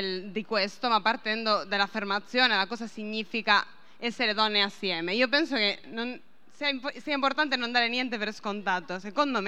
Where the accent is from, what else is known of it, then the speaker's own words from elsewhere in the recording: Spain; io infatti sono spagnola